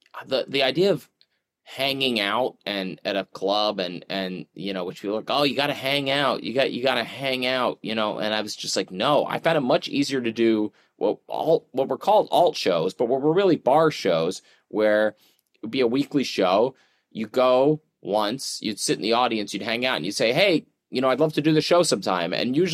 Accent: Pennsylvania, United States; I grew up outside Philly. So I'm a Philly sports fan and I have Philly pride, but I've never lived in the city as an adult past high school.

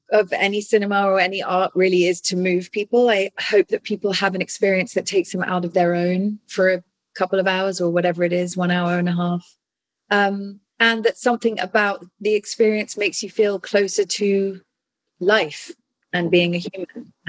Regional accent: England, United Kingdom; I'm English

